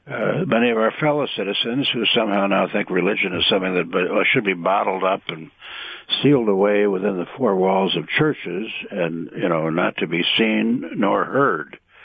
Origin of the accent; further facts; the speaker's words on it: Chicago, Illinois, United States; I used to joke that I'm from Chicago, I do racketeering law